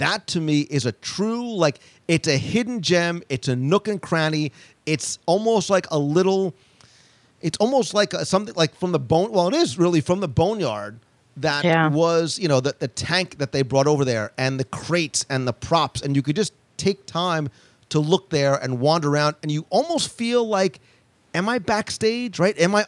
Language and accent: English; New Jersey, United States; And look, I'm Italian. I'm from New Jersey. It's hard to find a good Italian sausage sandwich.